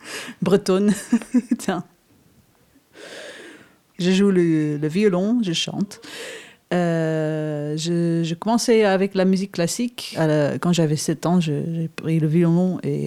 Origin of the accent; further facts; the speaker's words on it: Netherlands; je viens d'Hollande, ou les Pays-Bas, pour être précis.